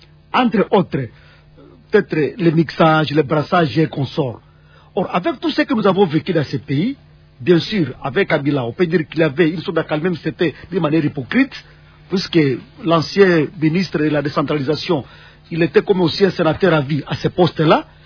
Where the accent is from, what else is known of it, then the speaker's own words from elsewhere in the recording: Beni, North Kivu, DR Congo; Comme aujourd'hui, par exemple, moi je suis de Beni